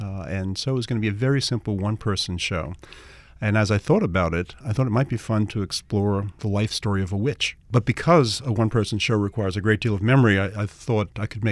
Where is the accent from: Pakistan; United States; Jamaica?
United States; for me as an American poet